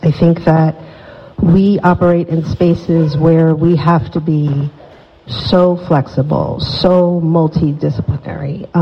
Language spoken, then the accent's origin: English; New York, United States; I've always been a fighter, you know. I come from Harlem, New York. You have to, you know, I had to fight.